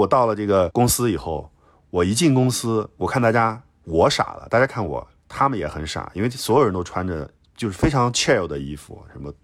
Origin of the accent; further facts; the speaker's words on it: northern China, China; 就是我们作为北方人，我们其实很少对湿度这个词有概念